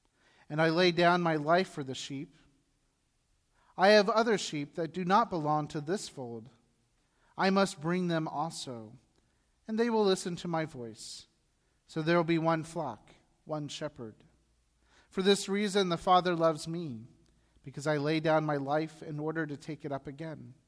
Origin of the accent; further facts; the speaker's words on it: Ohio, United States; And although I grew up in Ohio, believe it or not, I did not grow up on a farm.